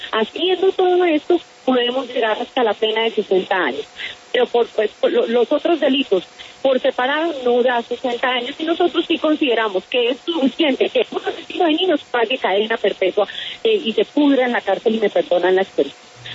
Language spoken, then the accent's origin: Spanish; Colombia; como colombianos